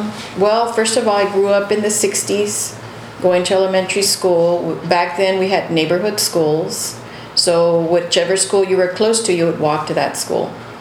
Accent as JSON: {"language": "English", "town": "Kingsville", "region": "Texas", "country": "United States", "tie": "born or raised there", "said": "I was born in February 23rd, 1956 in Kingsville, and I'm 60 years old today."}